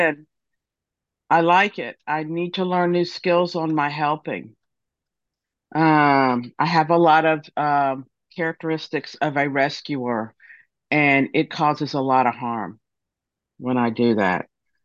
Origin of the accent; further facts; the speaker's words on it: Florida, United States; from Florida.